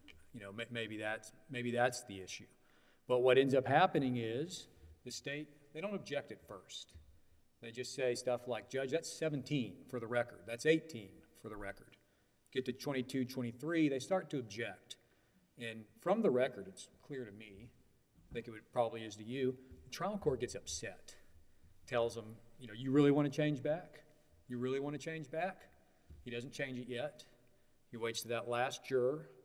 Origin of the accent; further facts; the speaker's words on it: Houston, Texas, United States; I'm from Houston, Texas